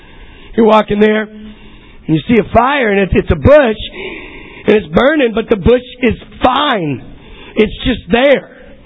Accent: Chicago, Illinois, United States; I'm from Chicago. Tell Barack I'm here from the hometown.

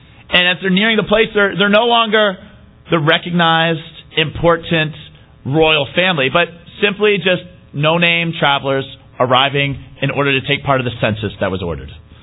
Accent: Brooklyn, New York, United States; And I'm from Brooklyn, so I was really fired up being in Brooklyn.

